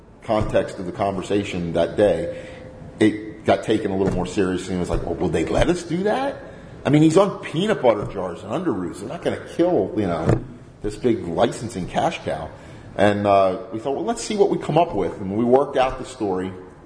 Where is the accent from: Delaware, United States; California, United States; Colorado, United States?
Delaware, United States; I'm from Delaware on the east coast of the U.S.